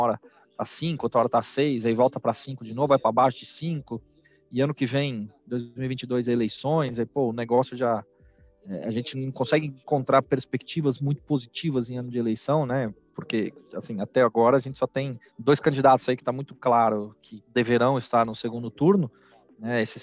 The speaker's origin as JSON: {"language": "Portuguese", "region": "São Paulo", "country": "Brazil", "tie": "born or raised there", "said": "eu moro em São Paulo, nasci em São Paulo, tô aqui desde que eu nasci."}